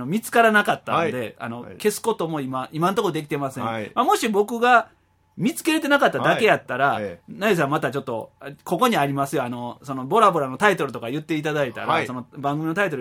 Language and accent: Japanese; Osaka, Japan; 今回の新年会はいつも通りの生まれ育った寺田町、天王寺の横の駅ですね。